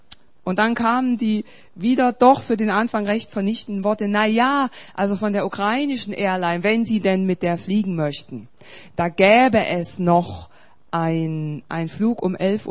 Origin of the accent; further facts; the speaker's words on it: East Germany, Germany; ich bin ja als Katholikin aufgewachsen in der DDR.